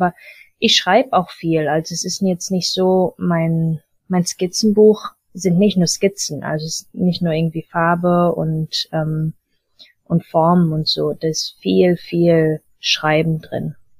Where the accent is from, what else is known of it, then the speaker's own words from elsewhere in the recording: Balearic Islands, Spain; moved away as an adult; now in Ireland; und dann in der Schule haben wir Spanisch und Mallorquin gesprochen, weil ich bin in Mallorca aufgewachsen. Dann zu Hause war nur Deutsch. Und jetzt, als ich dann 18 war, bin ich dann nach Irland gezogen